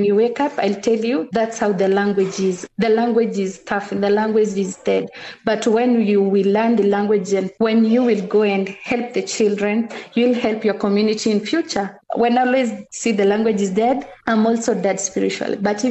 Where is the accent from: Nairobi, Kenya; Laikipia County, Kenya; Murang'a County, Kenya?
Laikipia County, Kenya; I grew up in Mkogodo Forest, being raised up by my grandfather